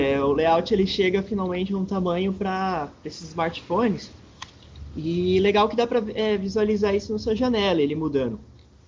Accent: São Paulo, Brazil; Eu já morei lá também uns tempos, mas eu sou mesmo de São Paulo.

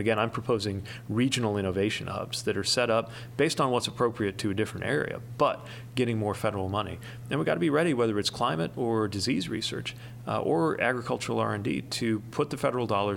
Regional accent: Midwest, United States; as a Midwesterner, as a veteran

